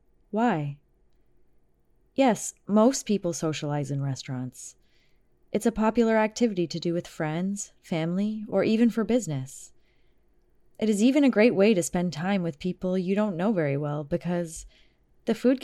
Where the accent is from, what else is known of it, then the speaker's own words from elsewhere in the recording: China; People in my hometown like the pork and leek dumplings the most. Mooncakes are another famous traditional food in China.